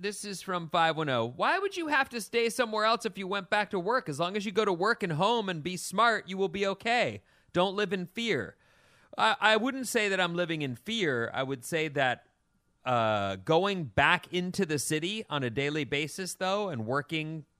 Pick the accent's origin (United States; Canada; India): United States; Irvine, California; And so in Tustin, I grew up in Irvine, in Tustin.